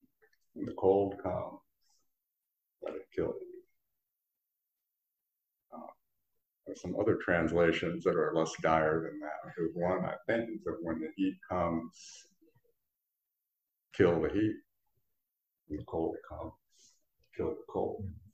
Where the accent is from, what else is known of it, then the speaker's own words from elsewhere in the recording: Wisconsin, United States; I'm from Wisconsin, so, you know, cold weather is like, we think this is cold